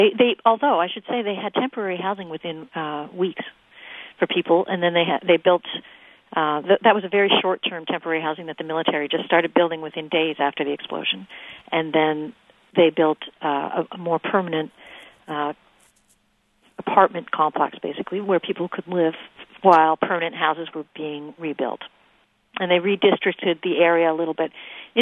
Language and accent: English; Halifax, Nova Scotia, Canada; I mean, growing up in Halifax